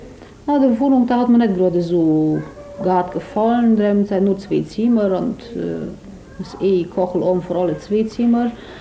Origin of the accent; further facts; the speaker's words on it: Bistrița, Bistrița-Năsăud, Romania; ich lebe jetzt in Krun, aber ich bin in Senkirchen geboren und habe 7 Jahre gelebt. Und dann sind wir in der Stadt gekommen und sind damals in Bistritz gelebt. Vor 3 Jahren sind wir nach Krun gezogen